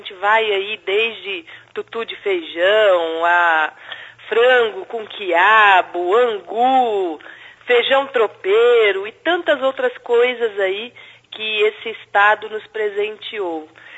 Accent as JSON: {"language": "Portuguese", "region": "Minas Gerais", "country": "Brazil", "said": "Como um bom mineiro, né, o feijão tem que ser um feijão perfumado, um feijão gostoso."}